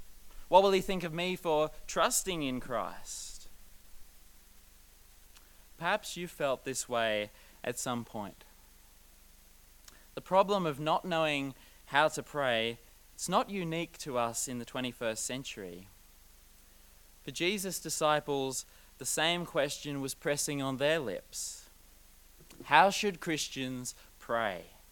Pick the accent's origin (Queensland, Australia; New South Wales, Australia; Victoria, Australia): Queensland, Australia; I'm from Queensland and I really needed to warm up. In Queensland, we only have one day of winter a year, so for me, this is very unusual.